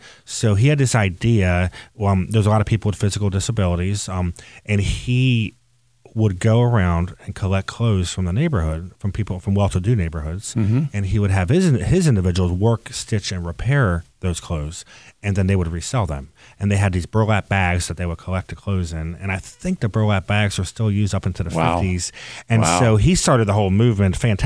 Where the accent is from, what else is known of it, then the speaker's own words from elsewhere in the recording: Rosedale, Maryland, United States; also born or lived in California; I am. I grew up in Rosedale. I lived in Parkville forever and had a brief stint in California for a while.